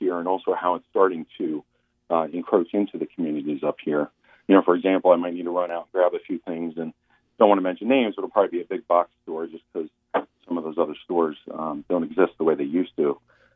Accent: Keene, United States; visiting my hometown here in Keene.

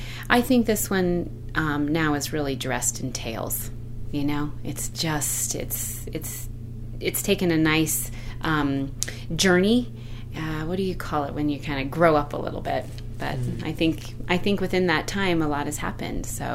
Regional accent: Glenwood Springs, Colorado, United States; especially coming from this small town. You know, I'm from Glenwood Springs.

